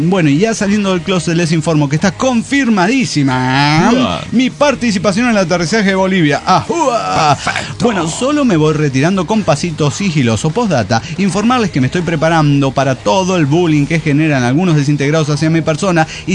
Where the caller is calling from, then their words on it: Puerto Vallarta, Jalisco, Mexico; de Puerto Vallarta, México.